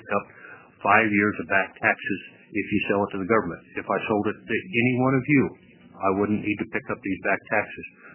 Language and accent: English; Estacada, Oregon, United States; I'm from Estacada.